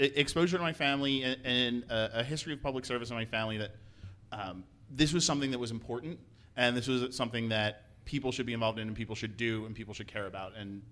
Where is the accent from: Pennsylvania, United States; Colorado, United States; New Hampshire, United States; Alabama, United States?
Pennsylvania, United States; Philadelphia; I grew up in Northeast Philly, and my grandfather was a ward leader up there.